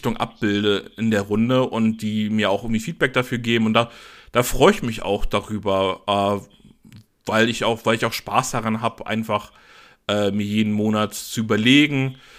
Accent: Kiel, Schleswig-Holstein, Germany; so als Kieler einfach so mal in die Mitte von Deutschland fahren

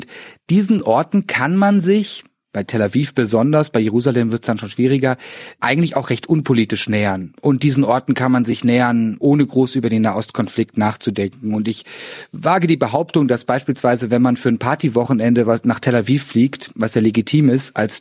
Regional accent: Cologne, North Rhine-Westphalia, Germany; ich als Kölner, ein paar Monate brauchte zu verstehen.

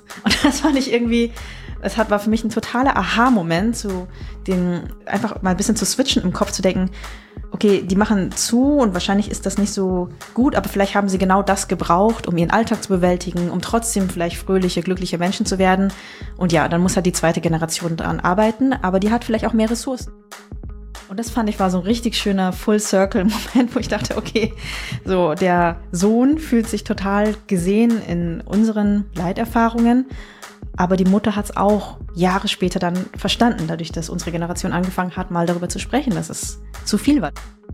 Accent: Bavaria, Germany; Ich bin in einem Asylbewerberheim in Niederbayern aufgewachsen. Dort bin ich auch geboren, ganz im Süden Deutschlands, das ist fast an der Grenze zu Österreich. Und da gab es sehr wenige Menschen wie mich.

